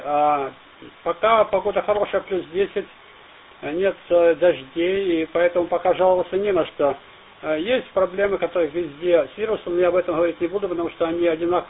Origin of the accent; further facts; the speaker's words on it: Luhansk Oblast, Ukraine; born there; я родился тоже на Украине, в Луганской области, проработал много, очень много лет на Сумщине